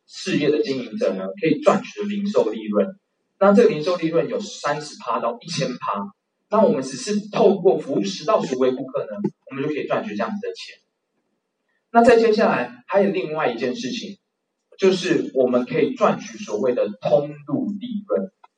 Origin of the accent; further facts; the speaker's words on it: Taiwan; 我们台湾人最厉害的一件事情就是买人家的成功模式。